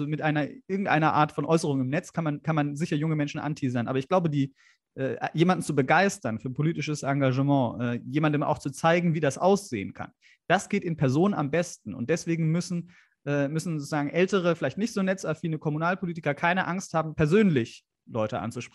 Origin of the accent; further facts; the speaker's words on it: Munich, Bavaria, Germany; Etwas, was ich aus Süddeutschland kenne, denn ich bin in München zur Schule gegangen